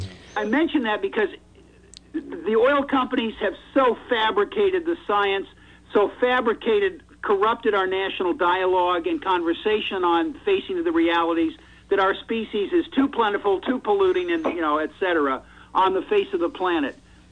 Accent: Washington, District of Columbia, United States; Okay, well, I'm from Washington, D.C., and a lot of years I get back there still on business and other things.

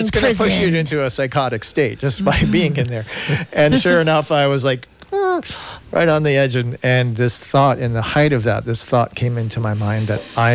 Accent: Darien, Connecticut, United States; I was raised in Darien, Connecticut.

